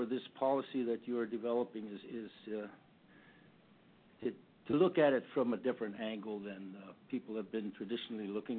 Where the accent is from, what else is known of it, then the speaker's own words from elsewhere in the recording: Barrow, Alaska, United States; I'm from Barrow. I'm the president of ICC Alaska.